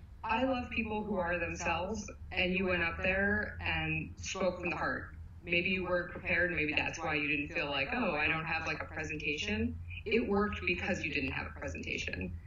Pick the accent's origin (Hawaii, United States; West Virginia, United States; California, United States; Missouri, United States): California, United States; Calabasas; I grew up in Calabasas.